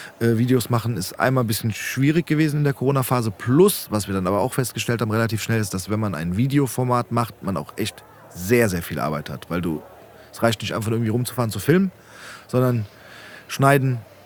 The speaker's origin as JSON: {"language": "German", "town": "Frankfurt", "region": "Hesse", "country": "Germany", "tie": "born or raised there", "said": "Ich bin in Rödelheim aufgewachsen."}